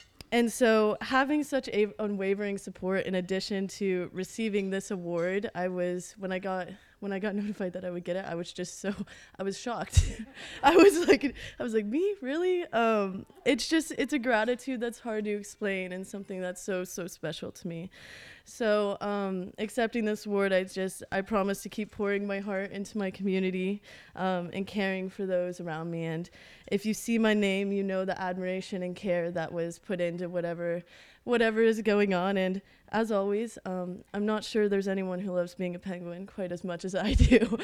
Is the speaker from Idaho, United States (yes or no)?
yes; Idaho, United States; Well, coming to this school, like Christina said, I'm from Idaho, so I knew exactly two people